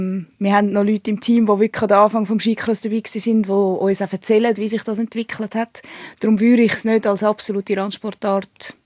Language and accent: German; Switzerland; Und das allein finde ich als Schweizer Profisportler so extrem cool.